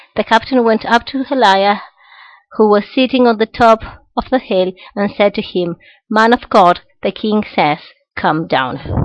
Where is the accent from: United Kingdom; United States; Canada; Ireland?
Ireland; Dublin, Leinster; I'm from Dublin